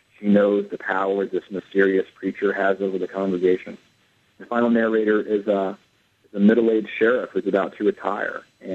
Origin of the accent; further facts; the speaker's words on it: North Carolina, United States; And I witnessed these own things in my church growing up in North Carolina.